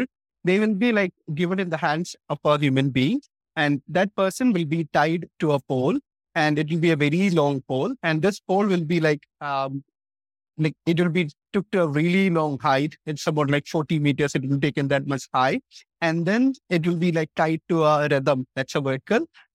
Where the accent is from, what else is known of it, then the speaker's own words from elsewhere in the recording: Kerala, India; English is a second language; I'm from Kerala, state in India.